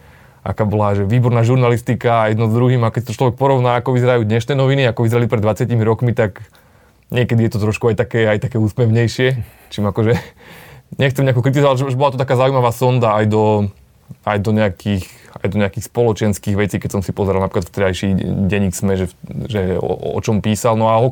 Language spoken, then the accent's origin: Slovak; Žilina Region, Slovakia; Ja som bol doma na Orave